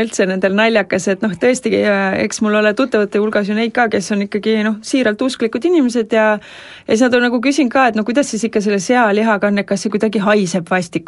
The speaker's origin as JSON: {"language": "Estonian", "region": "Saare County", "country": "Estonia", "tie": "born there", "said": "meil on iga-aastane … kokkutulek siis Saaremaale, kus meie sünnikodu on"}